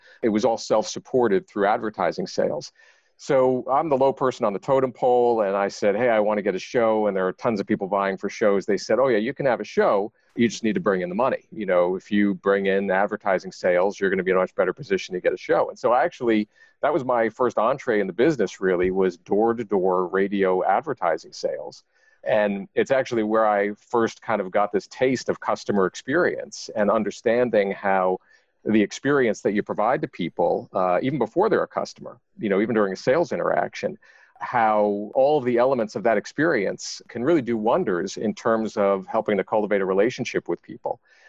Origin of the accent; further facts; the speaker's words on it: New York, United States; So I grew up on Long Island in New York, and my mom was a nursery school teacher.